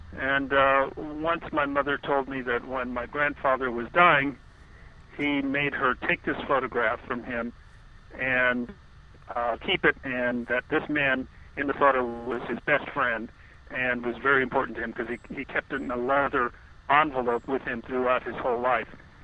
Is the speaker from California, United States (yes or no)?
yes; California, United States; Well, I'm born and raised in California, in Southern California. I'm Mexican American descent on one side, my mother's side of the family.